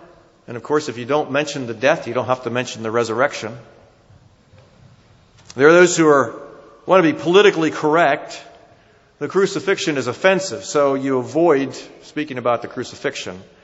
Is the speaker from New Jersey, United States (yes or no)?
yes; New Jersey, United States; accent: New Jersey; that was my New Jersey accent slipped through there, excuse me